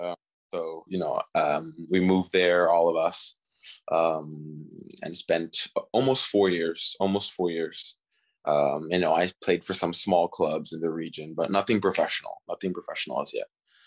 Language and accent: English; Kansas City, Missouri, United States; born there; Well, yeah, I was born in Kansas City, Missouri, and I spent my first 8 years there of my life.